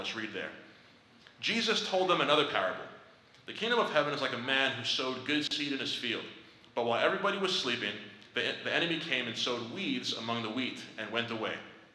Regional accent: Nigeria; Growing up in Nigeria, there was always these like folk tales that the old people would tell us

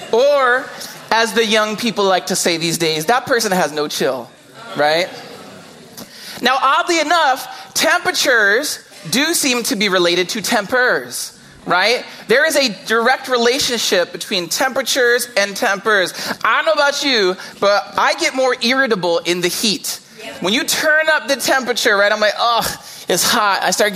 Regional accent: New Jersey, United States; I moved here from New Jersey, and so I didn't even really want to do this.

